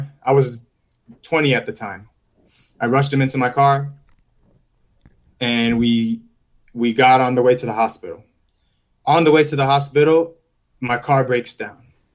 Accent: Miami, Florida, United States; So I'm Cuban-American, born and raised in Miami, Florida, Broward County, Miami, Fort Lauderdale area.

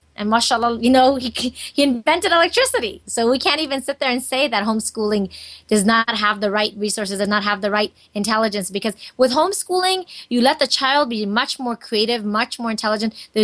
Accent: United States; We were raised in America since we were six. We did not have our faith growing up.

